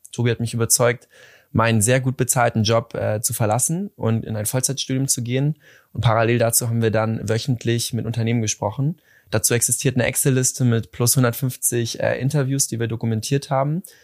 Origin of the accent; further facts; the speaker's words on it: Hamburg, Germany; Ich komme aus Hamburg.